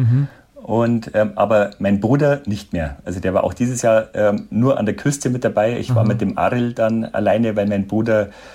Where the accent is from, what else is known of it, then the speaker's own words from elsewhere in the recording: Bavaria, Germany; born there; also ich bin hier in Bayern geboren.